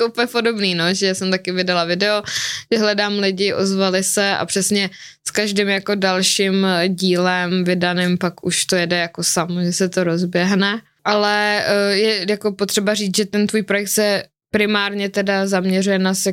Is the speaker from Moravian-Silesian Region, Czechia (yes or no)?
no; Liberec Region, Czechia; kdy já tam jsem taky z Libereckého kraje